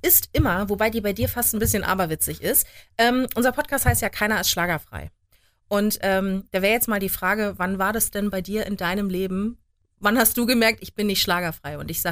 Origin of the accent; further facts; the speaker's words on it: Hesse, Germany; Ich bin in Hessen aufgewachsen.